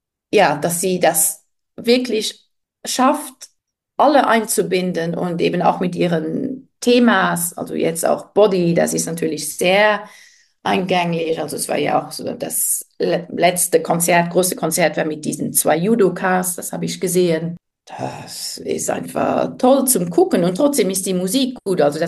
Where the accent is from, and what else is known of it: Luxembourg; born there; moved away